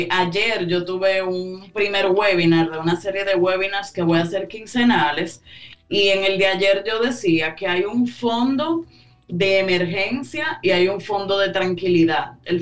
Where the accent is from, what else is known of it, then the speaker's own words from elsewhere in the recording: Dominican Republic; Creo que es uno de los principales errores de nosotros como cultura dominicana